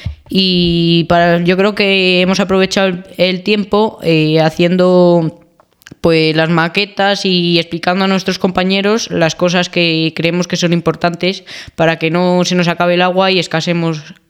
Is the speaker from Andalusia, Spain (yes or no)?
no; Prádena, Castile and León, Spain; también de primero de la ESO, de la misma clase, y soy de aquí de Pradena.